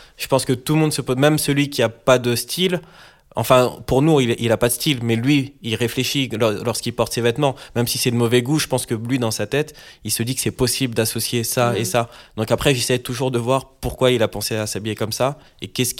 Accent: France; j'aime me rappeler que je suis français quand je vois que je parle très très mal anglais.

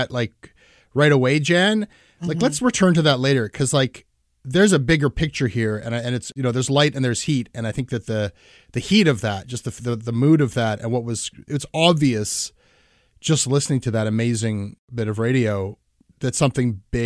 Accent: Ottawa, Ontario, Canada; first week hosting the CBC Ottawa Drive Home Show. A dream job. My first permanent gig. I'm back in my hometown.

